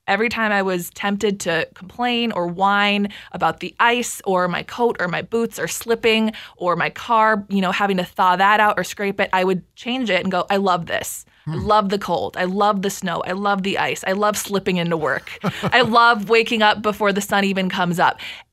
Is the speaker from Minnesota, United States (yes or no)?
yes; Wayzata, Minnesota, United States; I'm originally from Wayzata, Minnesota.